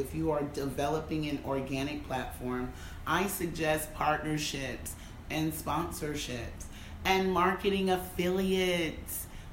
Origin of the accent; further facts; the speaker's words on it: United States; moved away; because I am an American who just so happened to have left 5 years ago to sit in the seat here today as